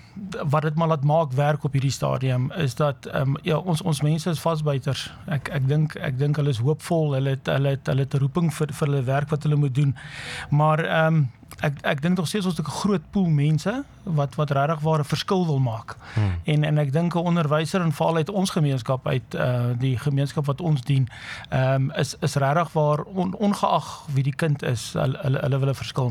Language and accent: Afrikaans; East London, Eastern Cape, South Africa; Ek het groot geword in Oos-London, ek is daar gebore en getoe.